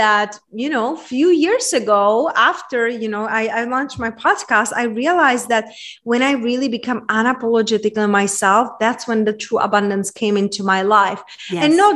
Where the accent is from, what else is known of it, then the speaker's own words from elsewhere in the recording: Czechia; English is a second language; And Czech Republic.